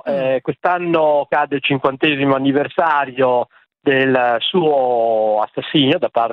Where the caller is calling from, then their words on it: Milan, Lombardy, Italy; chiamo da Milano